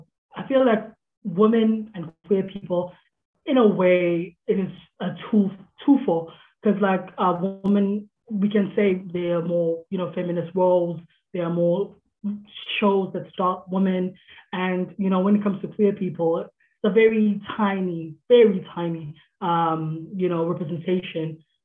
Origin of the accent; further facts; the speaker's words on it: Pietermaritzburg, KwaZulu-Natal, South Africa; I am 27. I'm pushing 30. I'm from Pietermaritzburg.